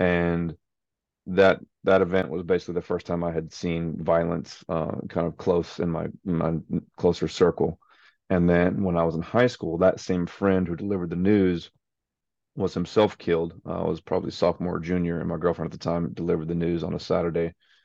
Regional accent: Texas, United States; now in Nashville, United States; So I am Texan, like I said, first and foremost. I am a father of two young boys, 7 and 4. I'm a husband to my wife, Lindsay, and we have a home here in Nashville.

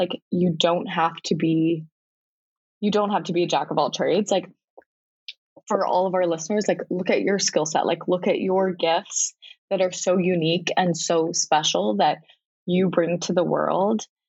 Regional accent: North Carolina, United States; My mom gets it shipped. I'm from North Carolina, so she gets it shipped to North Carolina for every Christmas

